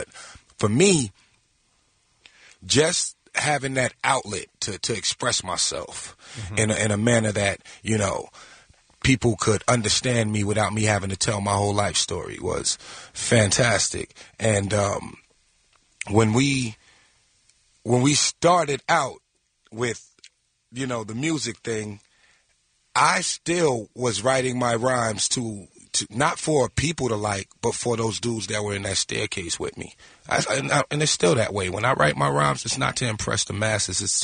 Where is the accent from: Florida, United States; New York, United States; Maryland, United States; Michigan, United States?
New York, United States; Long Island; I'm from Long Island, born and raised. And that was big sports place, Long Island